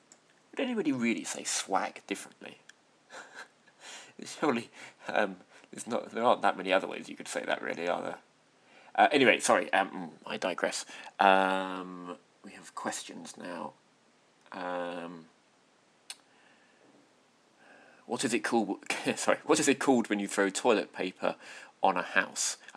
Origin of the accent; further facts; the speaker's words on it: England, United Kingdom; accent: RP; I think once upon a time I had a reasonable RP, received pronunciation, accent.